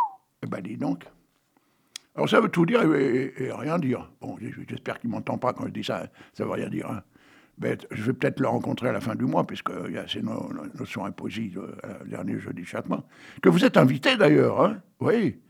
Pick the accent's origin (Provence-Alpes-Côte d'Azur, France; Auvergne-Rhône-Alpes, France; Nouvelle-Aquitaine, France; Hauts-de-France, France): Hauts-de-France, France; born there; C'est parce que je suis timide, moi, je suis né dans le Nord. Je suis né sur un tas de charbon, ouais.